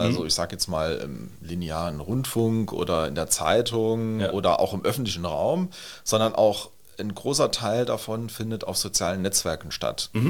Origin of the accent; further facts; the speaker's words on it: Tholey, Saarland, Germany; Also ich mache mal ein Beispiel aus meiner Heimatgemeinde Osttola.